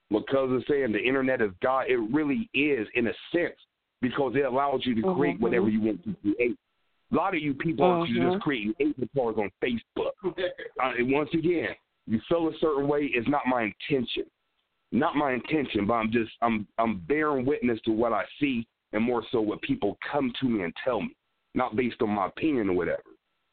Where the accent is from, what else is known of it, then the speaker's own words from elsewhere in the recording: Cincinnati, Ohio, United States; I grew up in Cincinnati. I'm the biggest city.